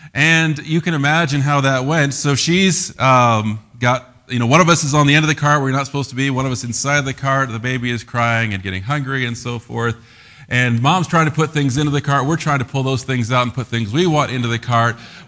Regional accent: Des Moines, Iowa, United States; Now, I'm from Iowa. I grew up in Des Moines, Iowa.

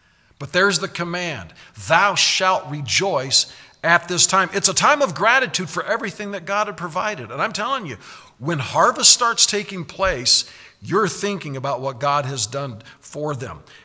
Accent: Kansas, United States; Now, growing up in Kansas, when harvest began, to me it was very exciting.

